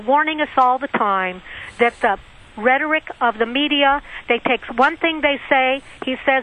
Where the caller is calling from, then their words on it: California, United States; I'm calling from the Bay Area.